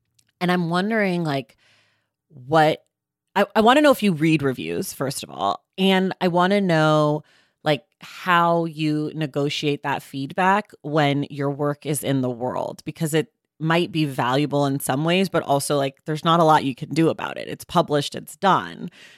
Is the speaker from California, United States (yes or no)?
yes; Oakland, California, United States; because I'm from Oakland, it's cold in Halloween